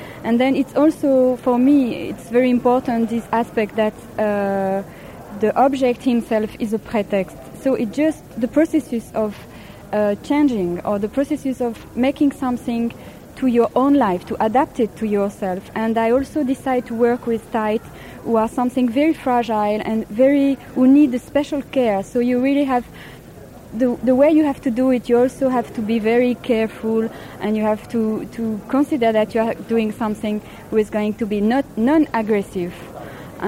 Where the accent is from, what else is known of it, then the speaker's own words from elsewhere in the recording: Paris, Île-de-France, France; I'm coming from Paris, France.